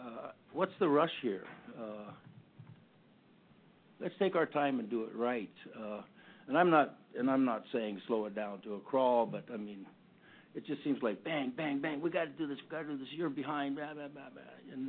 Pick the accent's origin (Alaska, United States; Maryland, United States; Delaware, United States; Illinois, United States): Alaska, United States; Barrow; I'm from Barrow. I'm the president of ICC Alaska.